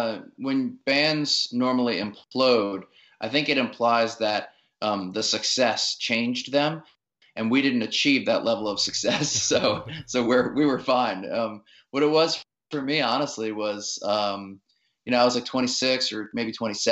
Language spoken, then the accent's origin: English; New Orleans, Louisiana, United States; Like, I grew up in New Orleans in the suburbs, and, like, so a lot of my influences were not very indie rock based.